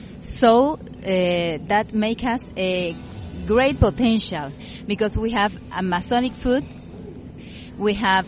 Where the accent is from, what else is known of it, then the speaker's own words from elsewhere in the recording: Bolivia; I come from Bolivia